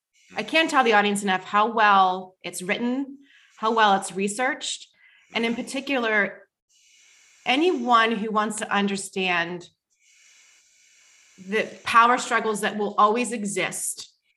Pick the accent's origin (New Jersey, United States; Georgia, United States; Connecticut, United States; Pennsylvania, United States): Pennsylvania, United States; Clairton; You know, when I think about water, you know, I grew up in Clareton, right? Clareton Cook Works. Well, Jefferson Hill.